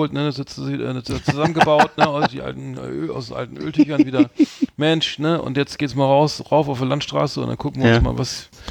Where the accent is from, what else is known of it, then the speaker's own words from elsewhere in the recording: Bremen, Germany; Ich bin Bremer, das ist nicht Norden, aber es ist mehr Westen.